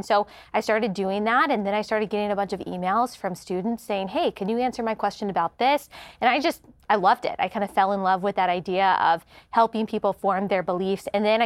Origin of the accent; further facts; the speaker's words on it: Dallas, Texas, United States; Because I grew up in the Bible Belt in Dallas, and I went to a Christian school, kindergarten through 12th grade.